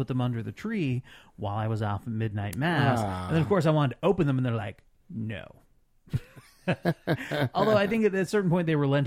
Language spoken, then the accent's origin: English; Vermont, United States; Growing up, I grew up in Vermont, but I also grew up Catholic. So going to midnight mass was a big thing. And my parents very rarely did that because we grew up on a farm